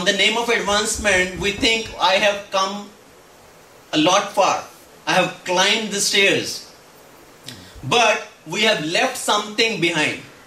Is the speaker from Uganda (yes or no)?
no; India; now in United States; We come from India, we think, oh, let me go to USA. Better house, better car, better facilities, life will be all set.